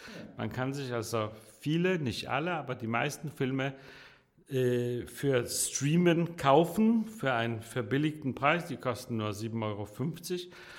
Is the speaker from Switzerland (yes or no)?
no; Denmark; also born or lived in Warsaw, Poland / Italy; Ich bin in Warschau geboren und dann in Dänemark aufgewachsen. Zwischendurch war mal ein bisschen in Italien.